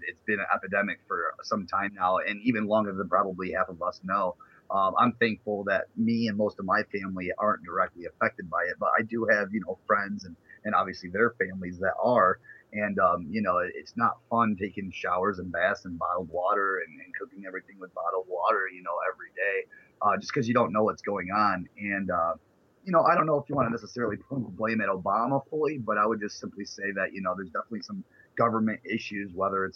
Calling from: Flint, Michigan, United States; Calling from home, actually. Flint, Michigan. Spending some good time over the holidays with some family, you know. So it's good to be home during the holidays.

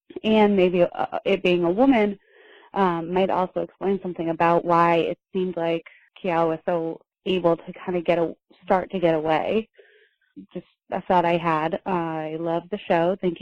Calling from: Boston, Massachusetts, United States; I'm calling from Boston.

